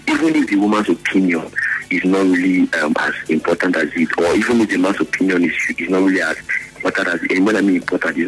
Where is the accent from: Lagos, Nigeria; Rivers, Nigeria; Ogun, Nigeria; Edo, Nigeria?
Rivers, Nigeria; Port Harcourt; from Port Harcourt.